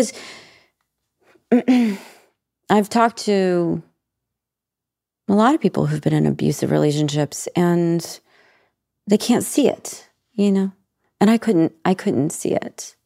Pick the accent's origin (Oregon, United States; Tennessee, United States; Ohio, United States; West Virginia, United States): Tennessee, United States; Nashville; Because all those things I learned about being a kid were just formed by growing up in Nashville.